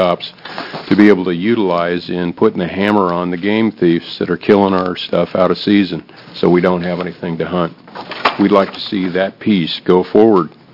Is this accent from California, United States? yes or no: no; Sandy, Oregon, United States; I'm from Sandy, Oregon.